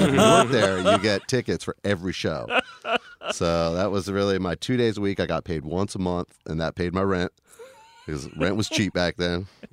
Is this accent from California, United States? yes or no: yes; Los Angeles, California, United States; also born or lived in Santa Cruz; now in New Orleans, United States; I grew up in Los Angeles, but I came here via Santa Cruz.